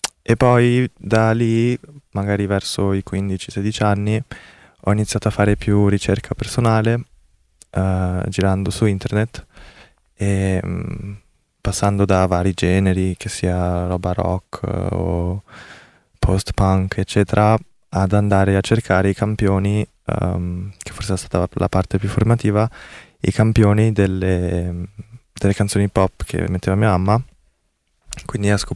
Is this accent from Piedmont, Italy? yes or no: no; Milan, Lombardy, Italy; also born or lived in Amsterdam; sono nata a Milano nel 2002 e cresciuta qui fino a tipo i 18 anni, in cui ho vissuto 2 anni ad Amsterdam per poi tornare qui. E, mio papà è di origine greca o turca, però è nato qua. E, mia mamma è coreana.